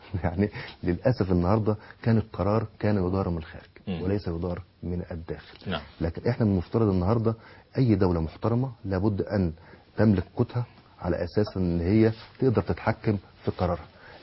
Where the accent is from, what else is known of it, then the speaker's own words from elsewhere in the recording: Mansoura, Dakahlia, Egypt; احنا اصلا من المنصوره